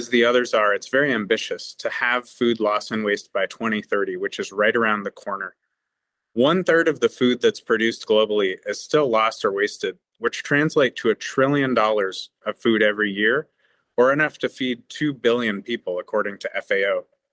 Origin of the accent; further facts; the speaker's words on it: Haiti; also born or lived in Washington State; now in United States; a research professor here at Kansas State University. I was born in Haiti and grew up in rural Haiti and Washington State here in the U.S.